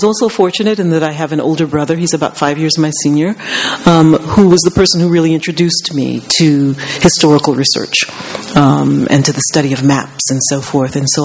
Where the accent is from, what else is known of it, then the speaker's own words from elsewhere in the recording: New Orleans, Louisiana, United States; I grew up in New Orleans, which is a city that is infested with history.